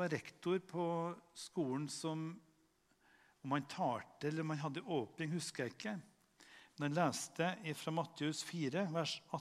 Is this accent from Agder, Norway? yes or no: no; Trøndelag, Norway; moved away; Jeg kommer fra Namdalen opprinnelig, nabokommunen til Namsos vest for på andre siden av fjorden. Men det er lenge siden jeg bodde der oppe. Jeg flyttet derfra i 87.